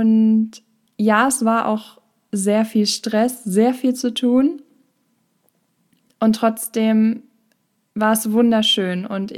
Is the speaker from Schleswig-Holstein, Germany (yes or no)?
yes; Schleswig-Holstein, Germany; Ich komme gebürtig aus Schleswig-Holstein und wohne im Moment im Ruhrpott